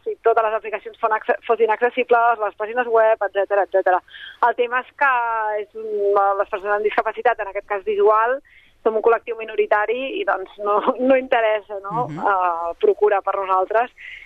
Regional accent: Vilassar de Mar, Catalonia, Spain; jo amb 11 anys anava a Barcelona sola, jo soc de Vilassar de Mar, i agafava el tren

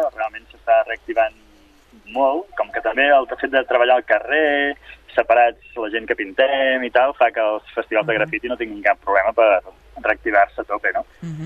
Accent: Montemayor, Andalusia, Spain; vinc de Córdoba, del costat de Córdoba, de Montemayor, que és un poblet

